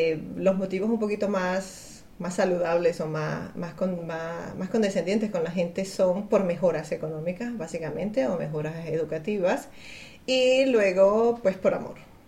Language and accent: Spanish; Venezuela; moved away as an adult; now in Spain; Cogí a mis hijos, los metí en una maletita como pude y salí de Venezuela.